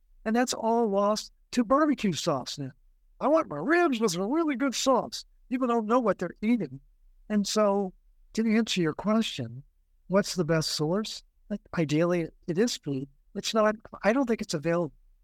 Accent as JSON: {"language": "English", "town": "Baltimore", "region": "Maryland", "country": "United States", "tie": "born or raised there", "said": "I grew up in Baltimore, Cleveland Dairy was the dairy that they deserved milk."}